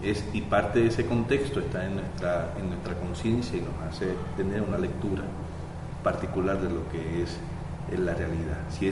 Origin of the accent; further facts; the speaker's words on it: Puerto Rico; Yo que vengo de Puerto Rico, ¿no?